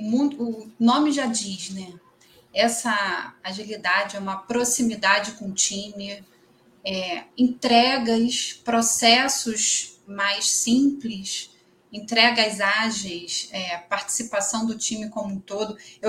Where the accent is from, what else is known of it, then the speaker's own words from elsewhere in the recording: Rio de Janeiro, Brazil; also born or lived in Campos; Mas moro no Rio de Janeiro desde 2 anos de idade. Tenho 48 anos.